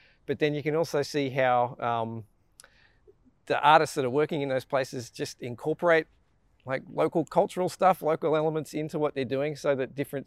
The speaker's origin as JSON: {"language": "English", "town": "Sydney", "region": "New South Wales", "country": "Australia", "tie": "born or raised there", "said": "I teach urban geography at the University of Sydney and I'm Sydney, born and raised."}